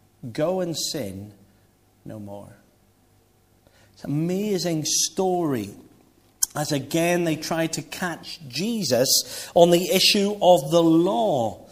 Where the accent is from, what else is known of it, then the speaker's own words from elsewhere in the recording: Bangor, Northern Ireland, United Kingdom; I was brought up in Bangor, Northern Ireland, and we got sort of boats and the sea all around us.